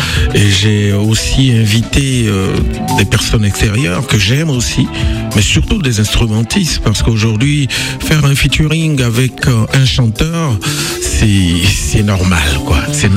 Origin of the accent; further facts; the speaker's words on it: Côte d’Ivoire; Il y a une expression chez nous en Côte d'Ivoire qui dit chien fait pas chat.